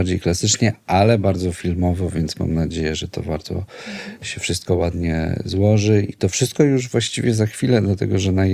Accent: Kraków, Lesser Poland, Poland; ponieważ jestem chłopakiem z Nowej Huty, brzydko mówiąc, albo ładnie mówiąc

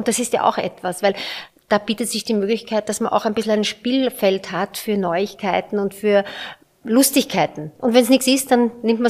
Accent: Styria, Austria; Aber wir haben als Steirer einen wirklich wahnsinnig hohen Stammgästeanteil.

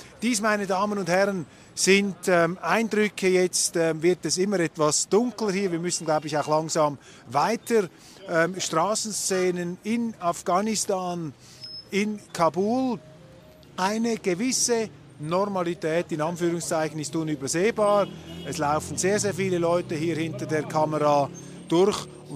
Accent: Switzerland; Aber was man einfach immer sich wieder vor Augen führen muss als Schweizer

